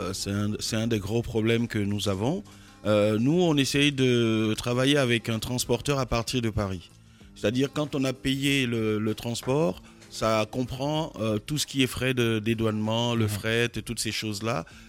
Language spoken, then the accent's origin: French; Côte d’Ivoire; je suis ivoirien